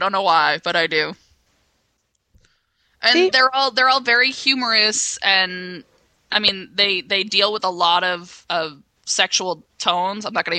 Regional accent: United States; We grew up in America where you create your characters

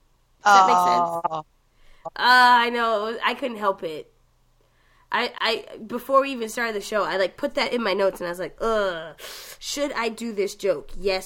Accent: Boston, Massachusetts, United States; accent: Boston; every time I get sick, my accent comes back. So people at my job, the day job, were just like, oh, my God, you sound like you're from Boston.

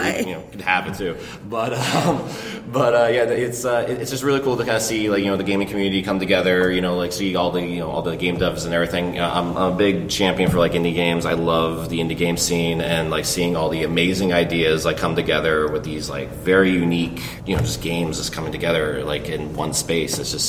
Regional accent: Boston, Massachusetts, United States; Yeah, I'll play as like the Homer of the group because I'm from Boston and everything, and it's this is like my favorite time of year.

